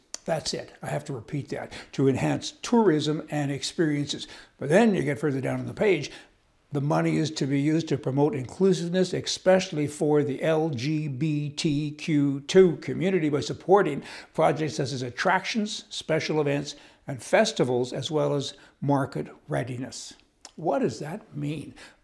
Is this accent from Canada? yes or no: yes; Vermilion, Alberta, Canada; And I'm from Vermilion, Alberta. I mean, don't talk to me about dirt roads.